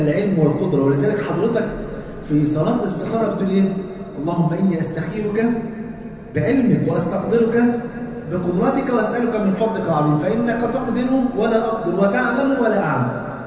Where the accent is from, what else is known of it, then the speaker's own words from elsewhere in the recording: Egypt; عندنا في مصر